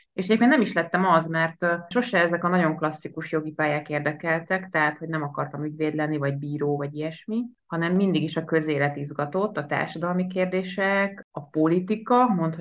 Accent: Győr, Győr-Moson-Sopron, Hungary; Én Magyarországon születtem, győri vagyok, úgyhogy a vidéki Magyarországon születtem

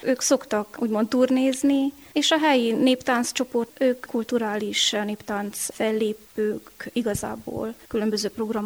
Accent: Csíkcsomortán, Harghita, Romania; Csíkcsomortán itt születtem. Körbevesz a hagyomány, beleszülettem egy nagy családba, öten vagyunk testvérek, édesapám a mai napig is gazdálkodik.

